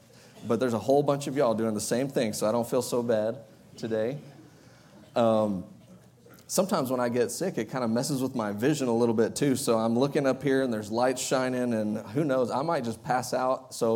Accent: Texas, United States; growing up in East Texas. And sorry, that's West. East Texas, there we go. That's better.

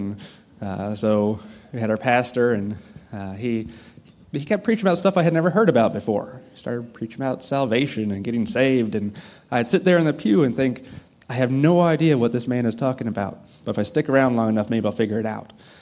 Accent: California, United States; We grew up in Southern California.

